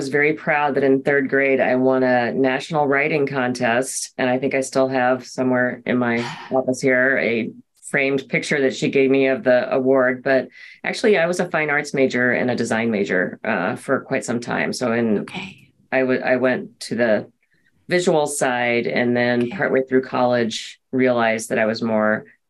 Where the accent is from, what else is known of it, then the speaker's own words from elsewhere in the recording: the South, United States; I was raised in the South with the expectation that I should be able to do whatever a man does.